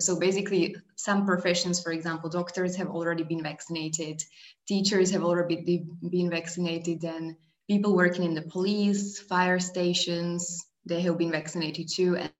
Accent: Slovakia; also born or lived in China; So I'm from Slovakia. I was born and raised there and I studied there until basically I finished my university there.

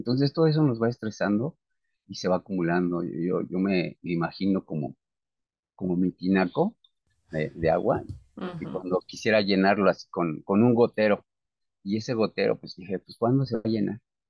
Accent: Mexico; ¿para qué te cuento si somos mexicanos

